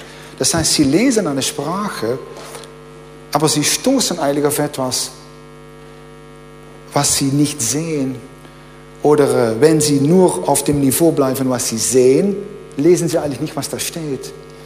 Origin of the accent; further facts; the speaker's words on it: Netherlands; German is a second language; Ich bin ja Niederländer.